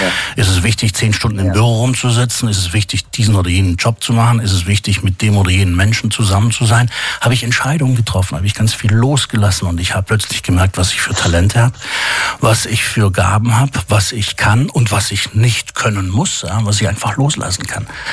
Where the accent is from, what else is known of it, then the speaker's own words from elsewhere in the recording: Baden-Württemberg, Germany; Überred mich mal als Schwabe, was ist das Besondere in Mannheim?